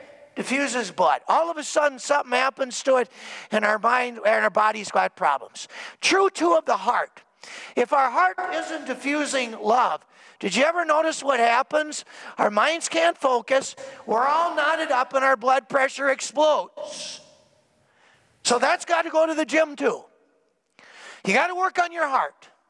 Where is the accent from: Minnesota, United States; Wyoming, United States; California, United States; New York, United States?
Minnesota, United States; We're from Minnesota. We know what it's like when it snows.